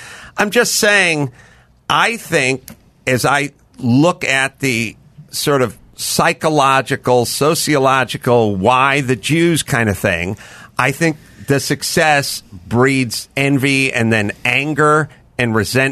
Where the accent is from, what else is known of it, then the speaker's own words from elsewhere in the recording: North Hollywood, California, United States; I'm from North Hollywood. I had a perfect Whitman sample box of cultures in North Hollywood High.